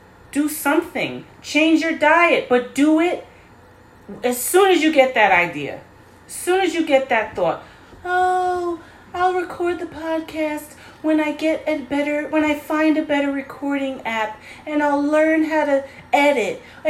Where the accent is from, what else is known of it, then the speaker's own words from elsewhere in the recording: New York, United States; accent: New York; Oh, my accent's going to come out. New York accent, mind you.